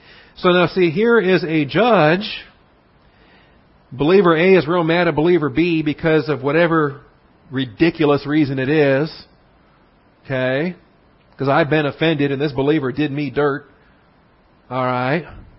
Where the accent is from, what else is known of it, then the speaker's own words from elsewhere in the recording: Washington, United States; I'm from Washington State, by the way, I'm not a native Texan.